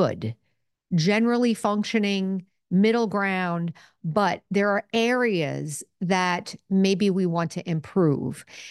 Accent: United States; And I come from a Italian-Irish cultural background, but I'm American, of course.

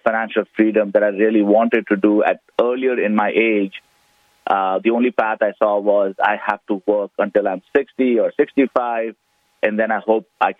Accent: India; moved away as an adult; now in United States; I was born and brought up in India, immigrated to U.S. about 20 years ago, came for higher education and to form a different life here.

